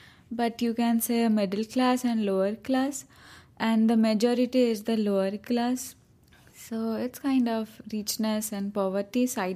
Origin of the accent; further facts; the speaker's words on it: Odisha, India; first language Oriya; English is a second language; My first language is Oriya.